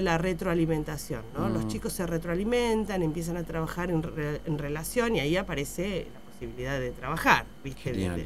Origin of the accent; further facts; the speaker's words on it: Argentina; la cabeza somos los argentinos